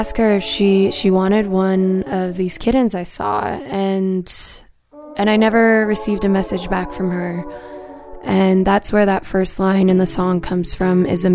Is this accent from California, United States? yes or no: no; Seattle, Washington, United States; I'm from Seattle, and I go